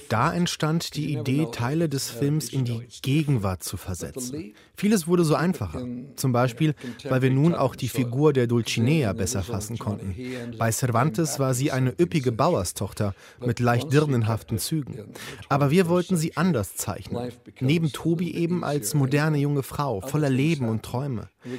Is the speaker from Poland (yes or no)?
no; United States; moved away; Ich bin ja in Amerika aufgewachsen und ein Grund, weshalb ich die Staaten verlassen habe